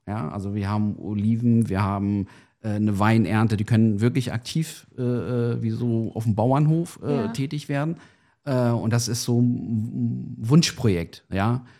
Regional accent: Portugal; Ich komme aus Portugal. Und dementsprechend, meine Familie lebt ja auch noch da, beziehungsweise mein Vater noch.

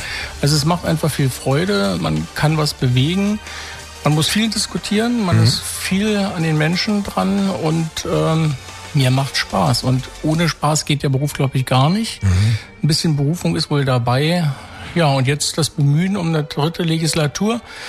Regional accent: Kleinmachnow, Brandenburg, Germany; Also ich komme aus der Region, Teltow, Klein-Machnow, Stahnsdorf, wenn man so will. Bin in Klein-Machnow groß geworden, habe da meine Kindheit verbracht, bin seit 1983 in Teltow wohnhaft.

